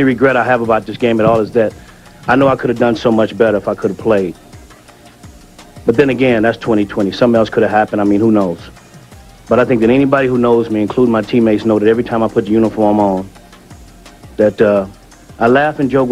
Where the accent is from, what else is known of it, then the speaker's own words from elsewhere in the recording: Chicago, Illinois, United States; But for me, a kid growing up in Chicago, coming out of a bad neighborhood, people thought I'd never do anything.